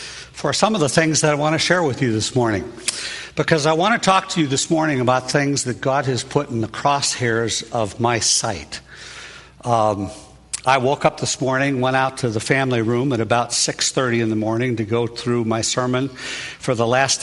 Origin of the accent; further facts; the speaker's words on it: Chicago, Illinois, United States; I don't go hunting because I was raised in Chicago, and the only thing people hunt there is people.